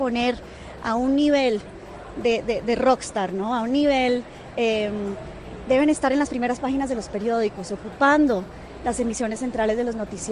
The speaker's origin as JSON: {"language": "Spanish", "country": "Colombia", "said": "pedir que como colombianos perdonemos"}